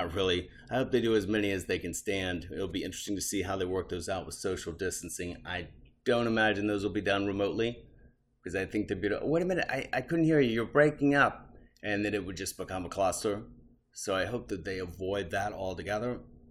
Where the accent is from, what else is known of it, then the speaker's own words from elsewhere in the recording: Metairie, Louisiana, United States; And I'm saying this as I'm from Metairie, but it's part of the greater New Orleans area.